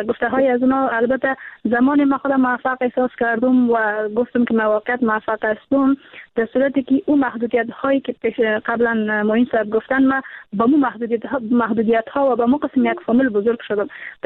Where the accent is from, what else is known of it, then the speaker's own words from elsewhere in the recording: Afghanistan; دختر خانم هایی که در ولایت ما هستن، چون ولایت سمنگان کاملا یک ولایت سنتی هست